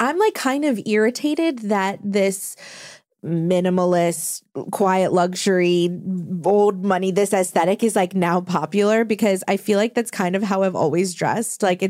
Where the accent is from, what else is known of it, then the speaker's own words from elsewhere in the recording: New Orleans, Louisiana, United States; So I'm from New Orleans.